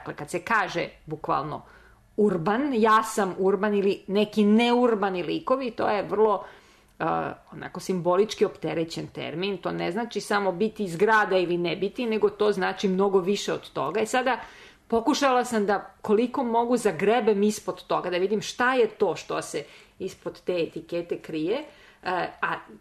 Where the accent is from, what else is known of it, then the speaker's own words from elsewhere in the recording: Belgrade, Serbia; Ja sam Beograđanka, ali sam odrasla u naselju koje je onako na periferiji bilo